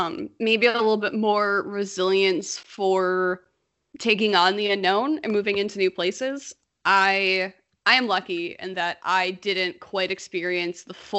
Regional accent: Niagara Falls, New York, United States; also born or lived in Boston; So I grew up in Niagara Falls. I went to undergrad in a small state school called SUNY Geneseo

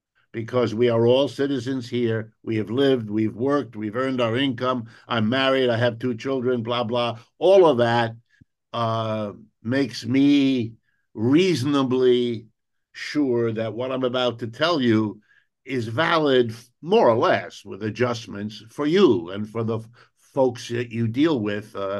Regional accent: Youngstown, Ohio, United States; born there; I was born not all that far away from you. I was born in Youngstown, Ohio, many years ago, when my father was working in a steel factory

